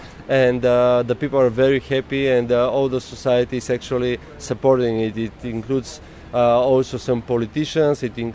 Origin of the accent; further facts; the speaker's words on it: Bulgaria; English is a second language; from Bulgaria.